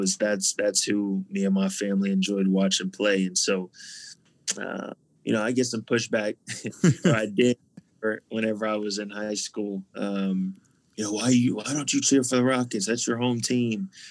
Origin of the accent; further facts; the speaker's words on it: Texas, United States; I'm from Texas, so it's very different.